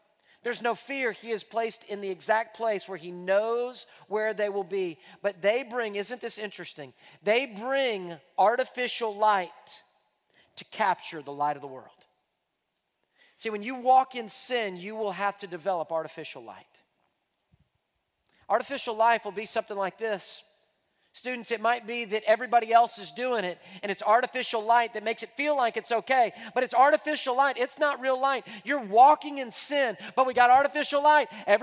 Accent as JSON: {"language": "English", "town": "Houston", "region": "Texas", "country": "United States", "tie": "born or raised there", "said": "I'm a native Houstonian. I was born and raised in Houston, born in Herman Hospital. You know, grew up in Houston."}